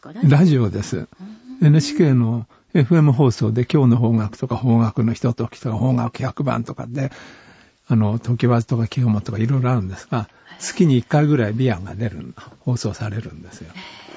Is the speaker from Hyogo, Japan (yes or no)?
no; Hokkaido, Japan; born there; まあ同じ北海道生まれの大先輩ですから